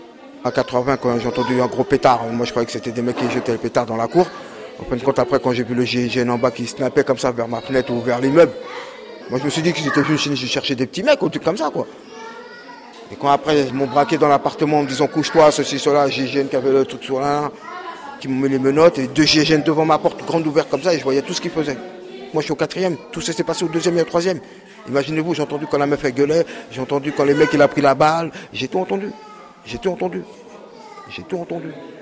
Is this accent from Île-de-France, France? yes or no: yes; La Courneuve, Île-de-France, France; now in Saint-Denis, France; Avant, j'étais à la Courneuve. J'ai grandi à la Courneuve, j'ai tout fait à la Courneuve.